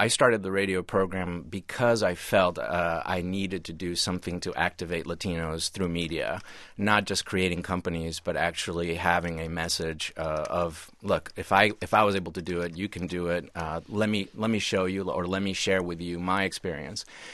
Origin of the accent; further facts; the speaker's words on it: Connecticut, United States; And because I grew up in Connecticut in the 1970s when we were the only Hispanic family in our town, I understand the non-Hispanic American very well.